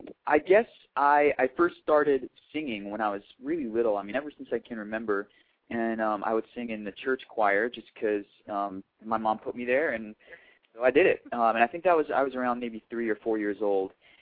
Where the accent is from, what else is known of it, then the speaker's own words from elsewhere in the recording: Hawaii, United States; I grew up in the Hawaiian Islands, so I know what it's like too.